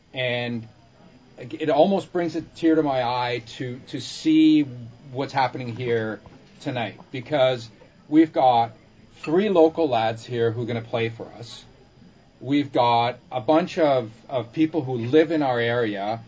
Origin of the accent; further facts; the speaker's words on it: Copenhagen, Capital Region of Denmark, Denmark; Because I grew up in Copenhagen, Denmark, and over there, soccer is really all about community and supporting your local team.